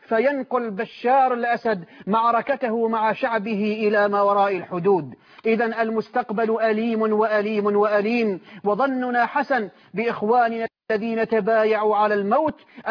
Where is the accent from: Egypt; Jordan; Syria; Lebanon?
Syria